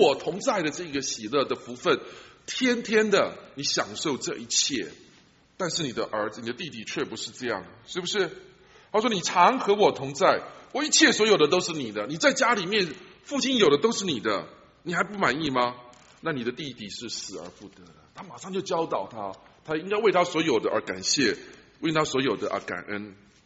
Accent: China; 特别我们中国人哈、啊，中国的大男人。很难做得到。我们中国人这个，特别是男人的这个

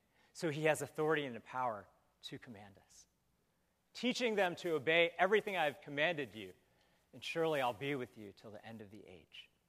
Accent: Atlanta, Georgia, United States; born there; Taiwan, which is my ancestral land, even though I was born in Atlanta.

